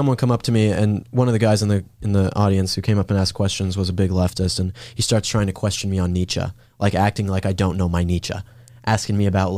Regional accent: Colorado, United States; Denver was great because you guys know I'm from Colorado.

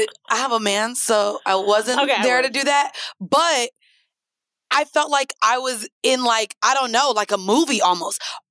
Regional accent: Jamaica; I like food better in Jamaica, but I'm Jamaican

